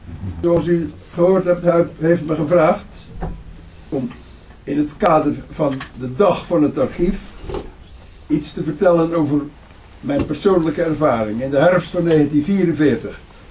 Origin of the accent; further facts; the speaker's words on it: Zeeland, Netherlands; born there; mijn ouders, die vroeger op huis Wageningen woonden waar ik geboren ben, die waren intussen geëvacueerd omdat Schouwen-Duiveland voor een groot deel onder water was gezet door de Duitsers.